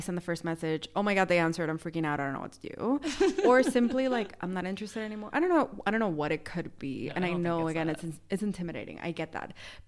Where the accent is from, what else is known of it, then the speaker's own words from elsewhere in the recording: Venezuela; when I say I'm from Venezuela